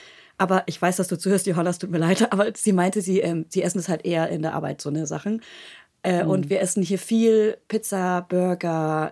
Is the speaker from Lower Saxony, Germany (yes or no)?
no; Bavaria, Germany; Ich komme ja aus der Nähe von Hof